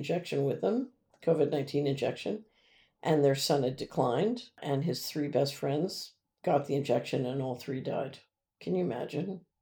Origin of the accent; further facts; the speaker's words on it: San Francisco, California, United States; As a born and raised San Franciscan, I am deeply offended by the way my hometown has turned into a spear point of tyranny, 12 and up, no less.